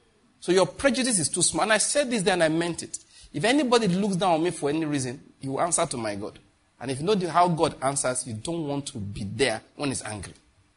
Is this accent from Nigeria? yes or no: yes; Enugu, Enugu State, Nigeria; It's because I'm from Enugu.